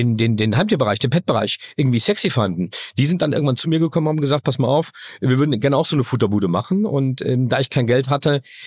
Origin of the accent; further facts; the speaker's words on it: Dormagen, North Rhine-Westphalia, Germany; Ja, und ich bin in Köln geboren, in Dormagen aufgewachsen. Also alles hier so ein bisschen im Speckgürtel.